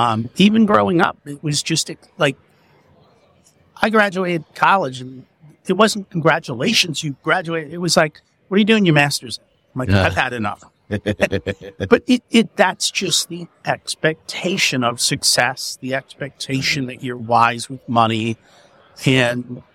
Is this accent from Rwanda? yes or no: no; India; I'm from India.